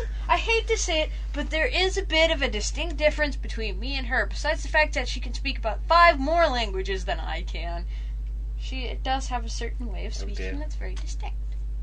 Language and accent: English; United States; Yeah. I'm American. What sort of class do you think I have besides Mustangs